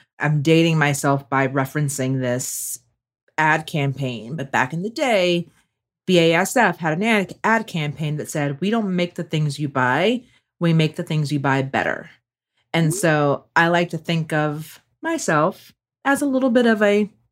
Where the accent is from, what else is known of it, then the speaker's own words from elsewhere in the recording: Georgetown, South Carolina, United States; I say that I'm now South Carolina born, raised, and returned because I grew up in Georgetown, South Carolina, a little small town in between Charleston and Myrtle Beach